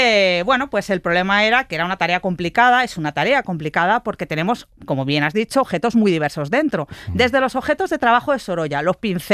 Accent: Madrid, Community of Madrid, Spain; soy madrileña y, hombre, siendo madrileña duele un poco lo que viene detrás

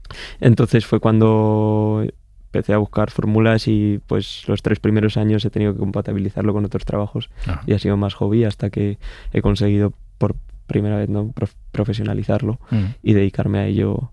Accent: Cerceda, Community of Madrid, Spain; mi padre estuvo en el equipo de gobierno de mi pueblo, que desarrollaron un proyecto de rebaño municipal en el pueblo, en Cerceda, Gualemata, Alpino.

